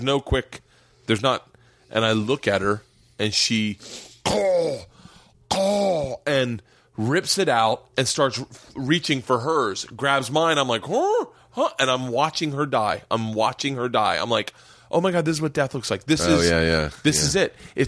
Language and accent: English; Florida, United States; Growing up in Florida, we would go out to the Bahamas